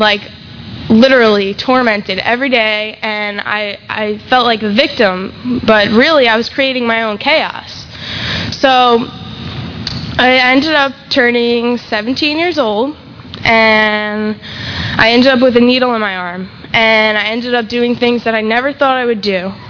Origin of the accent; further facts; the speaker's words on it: New York, United States; And then also when I was 10 years old, I lived in New York. I grew up in New York, and my cousin used to come visit from Florida.